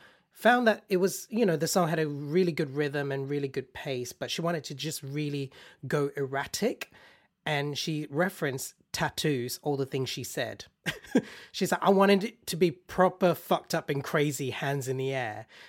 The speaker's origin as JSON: {"language": "English", "country": "Australia", "tie": "born or raised there", "said": "growing up in Australia"}